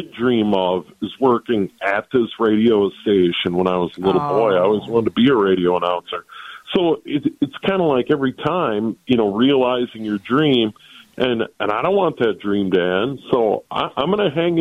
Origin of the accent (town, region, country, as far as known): Saint Paul, Minnesota, United States; born or raised there